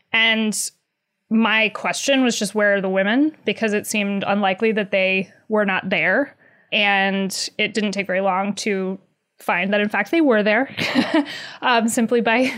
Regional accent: the South, United States; like I grew up in the South, as did you.

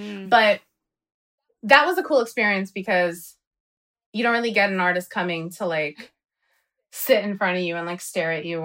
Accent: Paterson, New Jersey, United States; right? We're both from Patterson.

